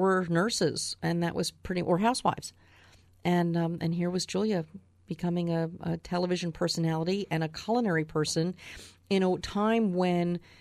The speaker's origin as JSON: {"language": "English", "region": "East Coast", "country": "United States", "tie": "born or raised there", "said": "I think that if you are from the East Coast, which I am, born and raised on the East Coast, all my family and my longtime friends are there"}